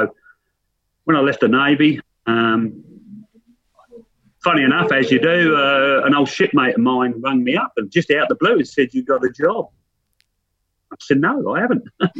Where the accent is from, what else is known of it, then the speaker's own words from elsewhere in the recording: London, United Kingdom; now in Australia; No. I'm a Londoner.